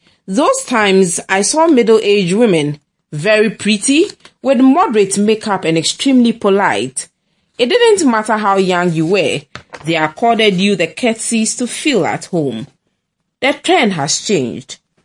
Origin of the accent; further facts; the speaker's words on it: Ghana; Are they thinking that I'm not Ghanaian, and so the Ghan language is alien to me?